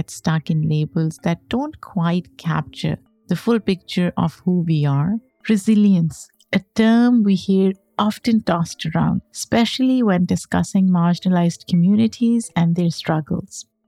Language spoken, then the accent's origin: English; Lahore, Punjab, Pakistan; now in United States; I loved winters when I was growing up in Pakistan. And now I can't take winters in the US anymore, especially Northeast.